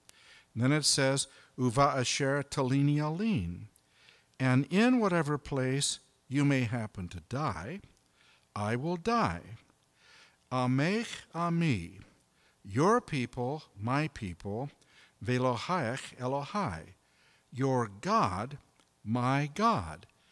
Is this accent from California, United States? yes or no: yes; Los Angeles, California, United States; moved away as an adult; now in Oregon, United States; Now, I grew up in Los Angeles, and we didn't have chickens when I was a boy.